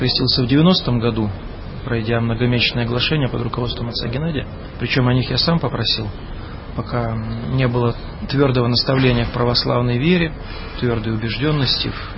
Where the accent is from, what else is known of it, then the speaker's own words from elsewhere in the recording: Kostroma Oblast, Russia; born there; Родился я в Костромской области, в семье железнодорожников, пролетариат.